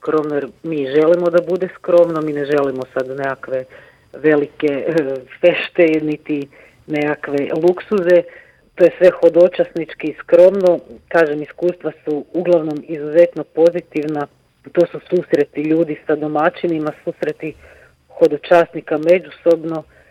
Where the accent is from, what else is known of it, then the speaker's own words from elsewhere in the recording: Croatia; kao hodočasnici, kao Hrvati, okupimo i tu svoju domovinu